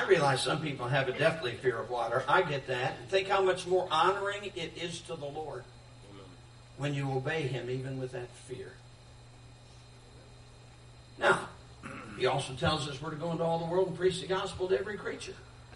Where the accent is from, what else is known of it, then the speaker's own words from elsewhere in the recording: Michigan, United States; I mean, I was born and raised in Michigan. I'm tired of it. I'm glad I'm in the South.